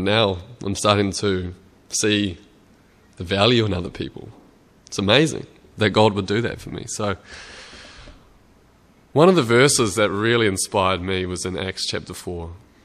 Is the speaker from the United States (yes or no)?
no; Australia; I grew up in Australia, so that's kind of part of it.